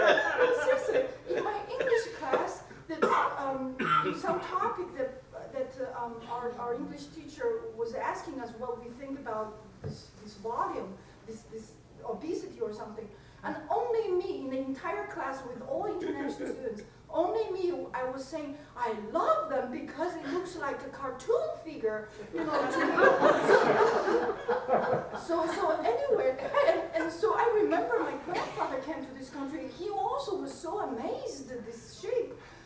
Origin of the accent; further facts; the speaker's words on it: New York City, New York, United States; now in Marin, United States; I'm from New York City, before I moved to Marin.